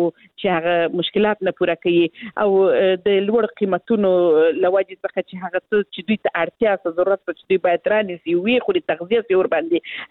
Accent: Helmand, Afghanistan; زه خپله د هلمند ولایت څخه یم

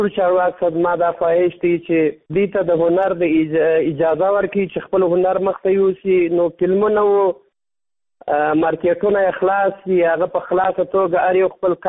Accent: Kandahar, Afghanistan; زه د کندهار ولایت یو شوقي سندرغاړیم.

